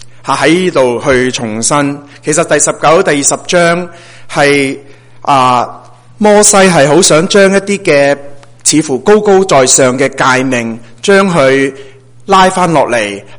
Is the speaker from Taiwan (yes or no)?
no; China; 因为我们中国人是一个非常勤力的一个民族